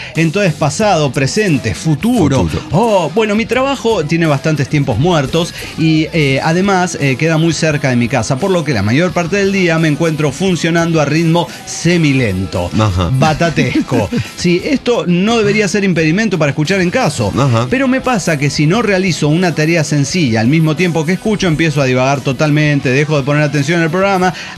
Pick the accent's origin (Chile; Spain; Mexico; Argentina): Mexico; pues como mexicano tengo que decir que el nuestro es el más bello.